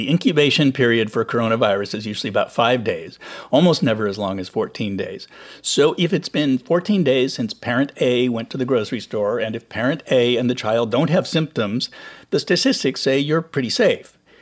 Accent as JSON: {"language": "English", "region": "California", "country": "United States", "tie": "born or raised there", "said": "I grew up in California where people used it to talk about what you do when an earthquake hits."}